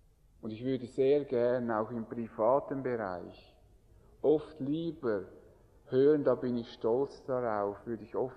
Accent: Switzerland; Als Schweizer befinden wir uns im Vergleich mit der Welt auf der Sonnenseite des Lebens.

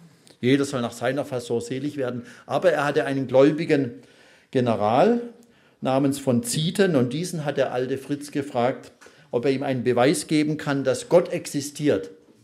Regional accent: Baden-Württemberg, Germany; dieses kleine Land, das halb so groß ist wie mein Heimatland, Baden-Württemberg.

